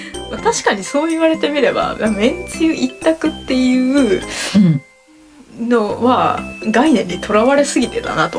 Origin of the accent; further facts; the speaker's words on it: Nara, Japan; でも私の出身地の奈良県がですね